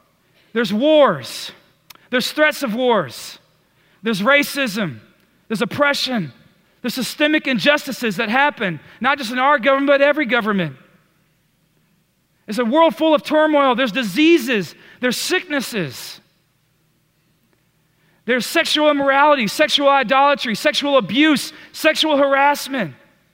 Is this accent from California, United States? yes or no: no; Texas, United States; me and my wife, we're from Texas, right?